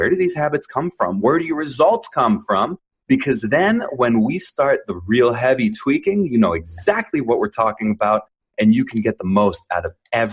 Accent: New Jersey, United States; also born or lived in Jerusalem, Israel; And so I was born in Jerusalem, Israel, but I grew up in New Jersey.

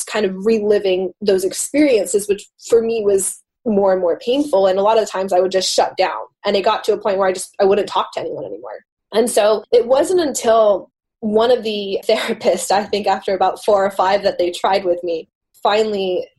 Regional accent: United States; born there; I didn't grow up in Jerusalem. I was born here in the States

